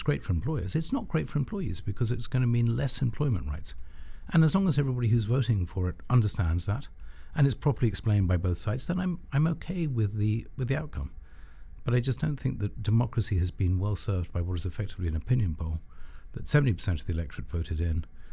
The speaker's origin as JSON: {"language": "English", "country": "United Kingdom", "said": "I'm British."}